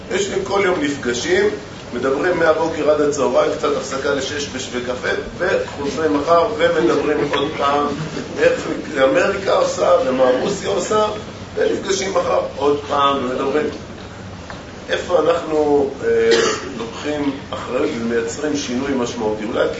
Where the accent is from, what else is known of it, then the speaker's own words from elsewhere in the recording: Petah Tikva, Central District, Israel; אני גדלתי בפתח תקווה